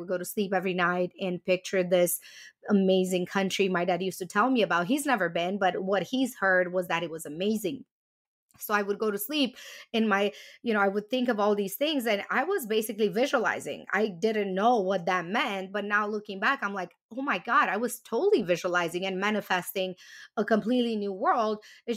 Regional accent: Romania; when I grew up in Romania. Like when I grew up, we were already amazing, right? Because we did have a place to live and we did have electricity. We did have hot water, even though it was coming once a week.

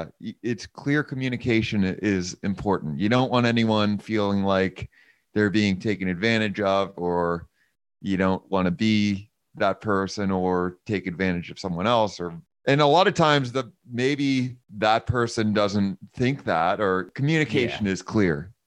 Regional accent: England, United Kingdom; I grew up in England.

